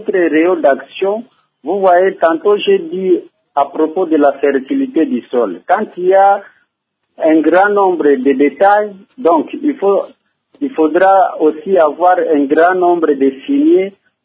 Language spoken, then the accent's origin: French; South Kivu, DR Congo; surtout ici chez nous, au Sud Kivu